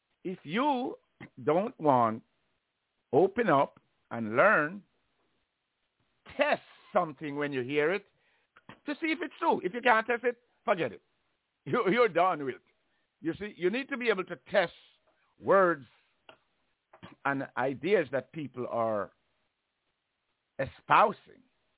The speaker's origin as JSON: {"language": "English", "country": "Jamaica", "said": "I come from Jamaica, really, and have a hard time to even read on the fourth grade level."}